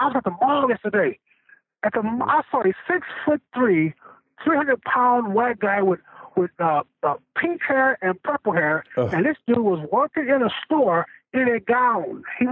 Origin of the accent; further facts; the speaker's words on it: United States; I am an American. I'm a Vietnam veteran. This is my country.